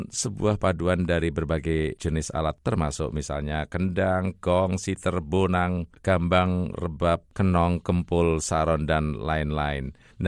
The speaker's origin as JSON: {"language": "Indonesian", "region": "Java", "country": "Indonesia", "said": "Saya sendiri sebagai orang Jawa tidak banyak tahu mengenai gending-gending yang Anda sebutkan tadi"}